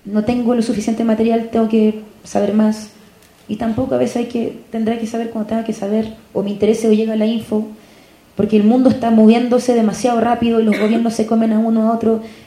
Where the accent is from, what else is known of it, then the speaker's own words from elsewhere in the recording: Chile; amo mi país, lo amo, porque es mi gente, es mi tierra, me reconozco en su esquina